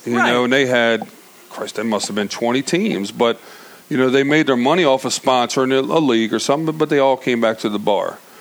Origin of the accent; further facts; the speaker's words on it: Baltimore, Maryland, United States; Yeah, I played a lot of baseball just growing up around Baltimore Highlands. We played Morrow Park. We played Carroll Park.